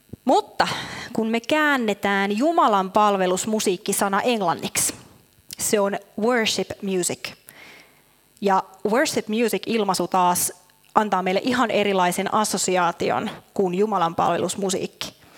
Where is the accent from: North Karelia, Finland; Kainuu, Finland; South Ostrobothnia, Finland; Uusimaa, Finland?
South Ostrobothnia, Finland; Ilmajoki; mä oon siis Ilmajoelta kotosi ja siellä paikallisseurakunnassa nuoren seurakuntaan oli päässyt tunkeutumaan pari ylistysmusiikkikappaletta